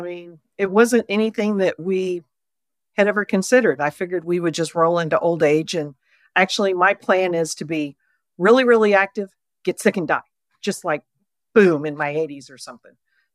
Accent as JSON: {"language": "English", "region": "Texas", "country": "United States", "tie": "born or raised there", "also_born_or_lived": "California / Guadalajara, Mexico", "accent": "Texas", "moved": "yes", "said": "I grew up in West Texas for a large part of it, and then went to California, which dead end my Texas accent. For a long time, people couldn't figure out where I was from. And I'd say Texas, they go, no way."}